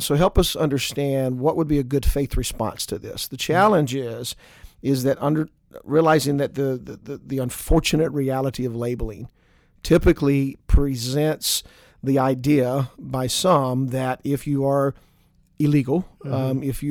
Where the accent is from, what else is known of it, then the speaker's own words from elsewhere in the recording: the South, United States; Now, I'm white as you can get, I suppose, mm-hmm. you know, and I'm from the South